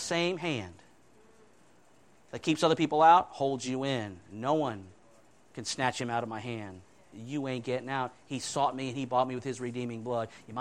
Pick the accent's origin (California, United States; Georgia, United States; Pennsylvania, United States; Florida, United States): Florida, United States; Orlando; I'm a city boy. I'm from Orlando